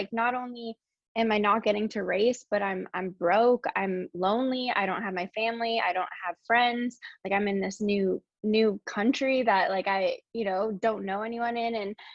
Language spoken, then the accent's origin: English; Canada; now in North Carolina, United States; Yeah, so I'm from Canada. I now live in North Carolina. I moved here around 6 years ago.